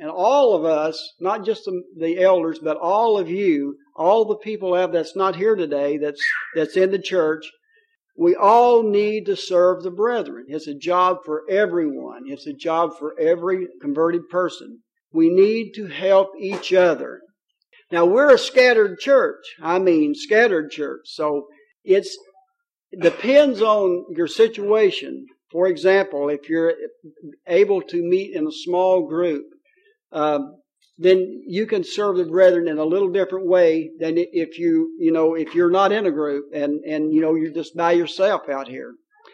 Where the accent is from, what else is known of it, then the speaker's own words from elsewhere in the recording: Kentucky, United States; accent: Kentuckian; so I tell everyone that I'm bilingual as well. English is my second language. Kentuckian is my first language.